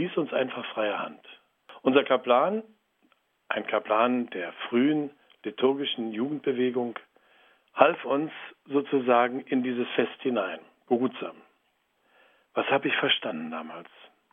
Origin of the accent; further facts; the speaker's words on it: Berlin, Germany; Ich bin aufgewachsen in Berlin, in der Diaspora, in einer kleinen Gemeinde. Wir hatten eine Notkirche.